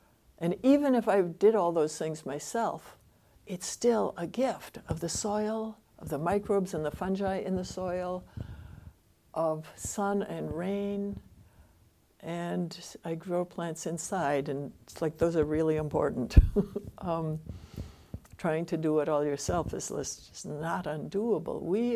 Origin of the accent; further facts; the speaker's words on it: United States; But as an American, I have to listen to other cultures to understand this.